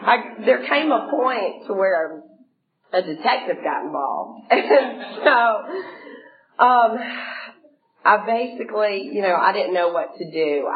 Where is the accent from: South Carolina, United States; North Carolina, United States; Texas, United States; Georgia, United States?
Georgia, United States; Savannah; now in Atlanta, United States; So, and I'm from Savannah, so I went to a detox in Savannah